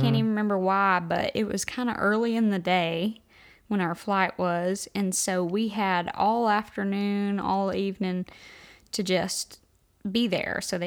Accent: Byrdstown, Tennessee, United States; I grew up in Byrdstown, Tennessee, where it's just, you know, back roads and curves and stuff.

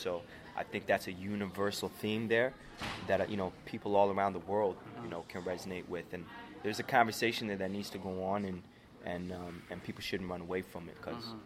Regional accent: Scarborough, Ontario, Canada; because growing up in Scarborough, you know what I mean, it was similar to, you know what I mean, with those same life circumstances that these characters had in the script.

